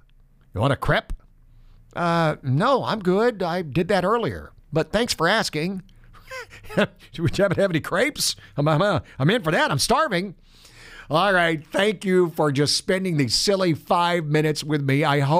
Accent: the South, United States; now you have to understand, I grew up in the South. We don't have salmon in the South. It's just not something that you fish. In fact, the only salmon I ever saw growing up came out of a can.

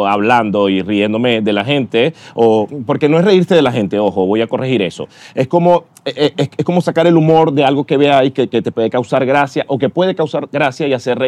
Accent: Maracaibo, Zulia, Venezuela; por lo menos de donde yo vengo, uh-huh. de la ciudad donde yo vengo, de Maracaibo, todo es un humor.

